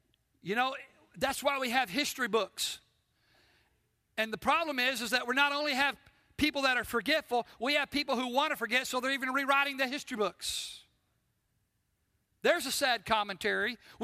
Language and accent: English; United States; So as a patriot, as an American, I urge you, I implore you, never forget the price that was paid for our freedom.